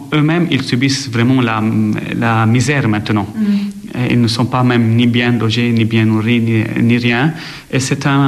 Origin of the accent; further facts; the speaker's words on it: Lebanon; comme moi-même, je suis Libanais.